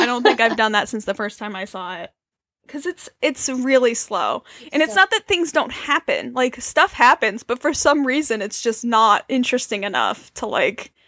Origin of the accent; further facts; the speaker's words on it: New York, United States; And we're from New York, so, mm-hmm. like, we're well aware.